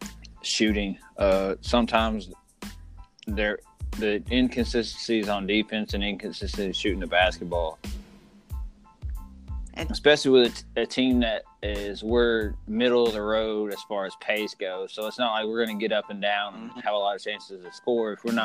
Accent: Arkansas, United States; it kind of skews a little bit being that we're from Arkansas

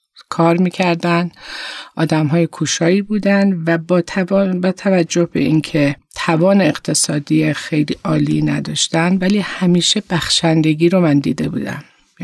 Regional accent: Tehran, Tehran Province, Iran; also born or lived in Khameneh; من متولد شهر خامنه از توابع آذربایجان شرقی هستم و در واقع همونجا به دنیا آمدم و بعد از 2 سال خانواده مهاجرت کردن به تهران و در تهران بزرگ شدم.

